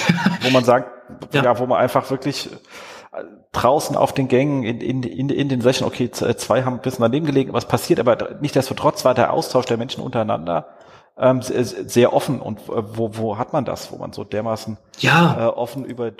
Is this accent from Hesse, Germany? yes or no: yes; Erzhausen, Hesse, Germany; Ich bin ja in Erzhausen aufgewachsen. Das liegt so zwischen Darmstadt und Frankfurt.